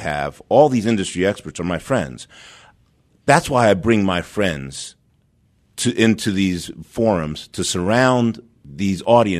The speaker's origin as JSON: {"language": "English", "region": "New York", "country": "United States", "said": "I'm a New Yorker, so I was in New York, and my neighborhood was plagued by the crack epidemic."}